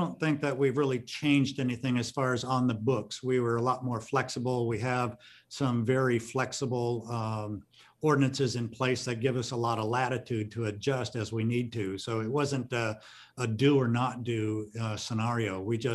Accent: West Coast, United States; I'm from the West Coast most of my life.

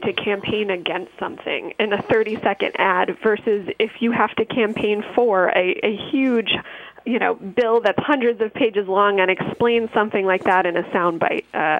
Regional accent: Blacksburg, Virginia, United States; I grew up in Blacksburg, Virginia, right in the backyard of Virginia Tech, so I know it all too well.

